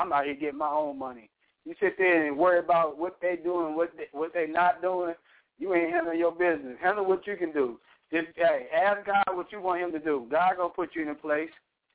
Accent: Ohio, United States; moved away as an adult; now in Los Angeles, United States; No, I'm from Ohio, state where … were born.

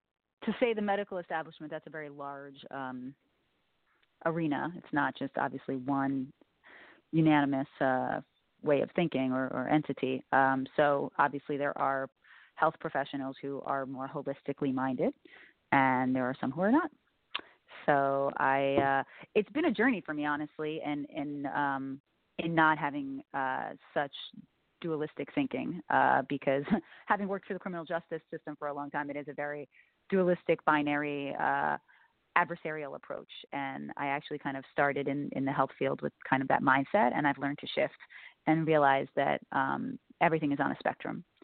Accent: New York City, New York, United States; parents are immigrants, so I grew up with loving food, always eating different kinds of foods, and I grew up in New York City, so exposed to many different cultures.

